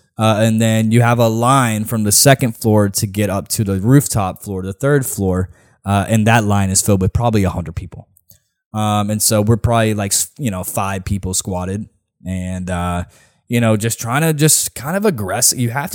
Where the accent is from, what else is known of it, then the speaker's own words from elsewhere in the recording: Nashville, Tennessee, United States; Lady, I'm from here. All right? It's the city. It's my city, man. This city fucking blows now, honestly. I'm going on a rant here, but honestly, the city that Nashville has come to is like, there's no locals